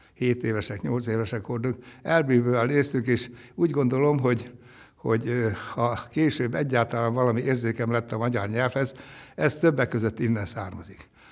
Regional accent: Kisújszállás, Jász-Nagykun-Szolnok, Hungary; born there; én abban a szerencsés helyzetben vagyok, hogy olyan városban születtem, Kisújszálláson, ahol ő, Arany János, 1834-35-ös tanében tanított

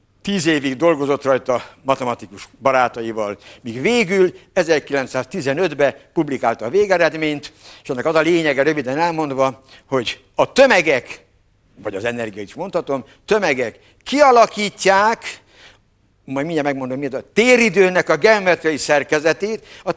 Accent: Hungary; meg kell mondani, ha már magyarok vagyunk

